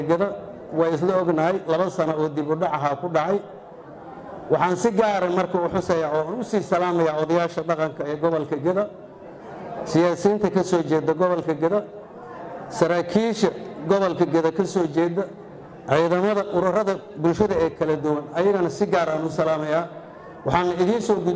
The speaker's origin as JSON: {"language": "Somali", "region": "Jubaland", "country": "Somalia", "said": "aniga jubbaland baan ka soo jeedaa"}